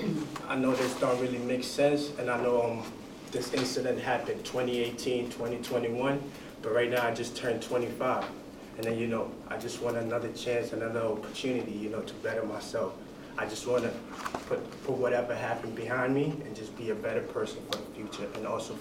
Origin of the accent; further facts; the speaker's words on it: Bronx, New York, United States; because I was born and raised in Bronx